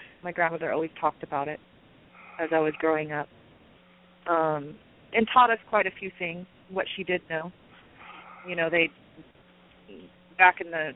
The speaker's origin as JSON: {"language": "English", "town": "Los Angeles", "region": "California", "country": "United States", "tie": "born or raised there", "also_born_or_lived": "Missouri", "said": "On my mom's side, we're full blood. On my dad's side, he was half. And I grew up in Los Angeles, even though I was born in Missouri."}